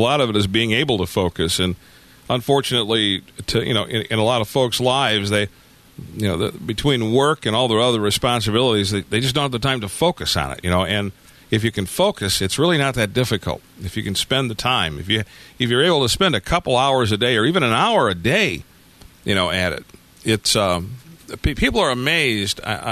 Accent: Detroit, Michigan, United States; Well, see, I grew up in the Detroit area

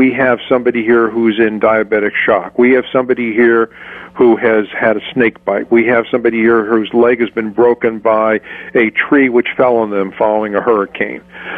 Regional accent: North Carolina, United States; past hurricanes through which I went through in my home state of North Carolina

